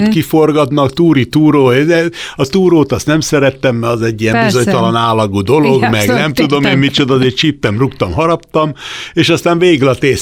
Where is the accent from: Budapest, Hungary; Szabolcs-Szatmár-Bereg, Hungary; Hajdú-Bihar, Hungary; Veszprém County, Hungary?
Budapest, Hungary; born there; Én Óbudára születtem, és nem messze az Aquincumi romkert mögött található az Almási Balogh Loránd által tervezett gázgyári lakótelep, ami szerintem a világ közepe úgy, ahogy van.